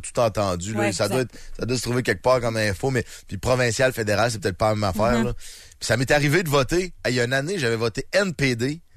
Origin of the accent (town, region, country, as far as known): Quebec, Canada